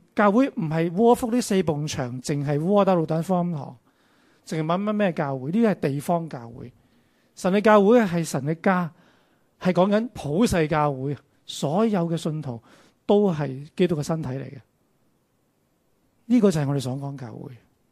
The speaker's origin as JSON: {"language": "Chinese", "country": "China", "said": "我们中国人特别喜欢说，这是洋教来的。"}